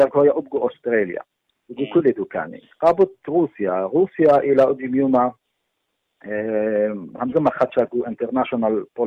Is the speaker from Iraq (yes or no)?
yes; Iraq; وخي عراق واني عراقي